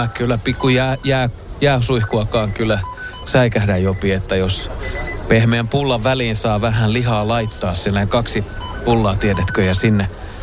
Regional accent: Vantaa, Uusimaa, Finland; mä oon itse asunut Hakunilassa, mä oon Itä-Vantaalta kotosia

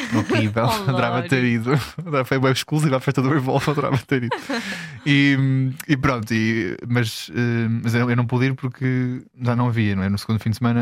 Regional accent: Portugal; eu sou de Portugal, isto não é normal para mim.

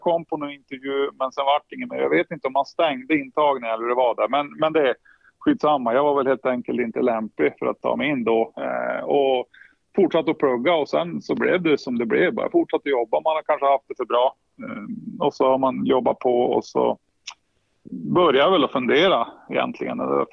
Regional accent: Östersund, Jämtland County, Sweden; also born or lived in Sundsvall; Nej, jag är jämte i grunden. Jag är från Östersund.

